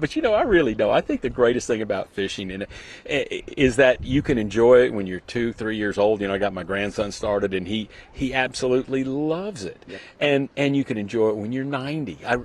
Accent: Florida, United States; And, you know, being born and raised in Florida, I don't get to see smallmouth much, so I love catching those dudes.

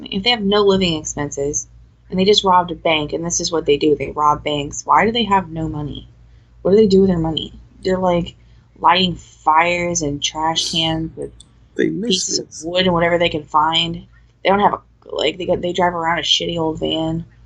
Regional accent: Indiana, United States; Because I'm from Indiana.

